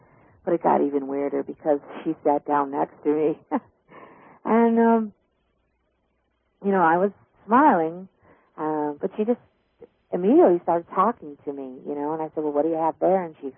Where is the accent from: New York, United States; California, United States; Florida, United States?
New York, United States; now in Pennsylvania, United States; I'm from New York, but I live in Pennsylvania.